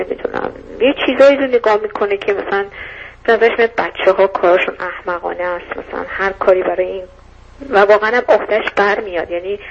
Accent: Iran; خب منم توی محیط محدود بزرگ شدم، ایران بزرگ شدم

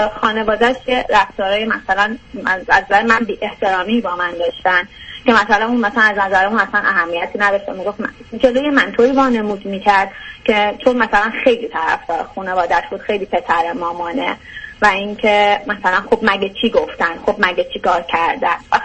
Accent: Iran; moved away; من 3 سال پیش کلا از ایران مهاجرت کردم.

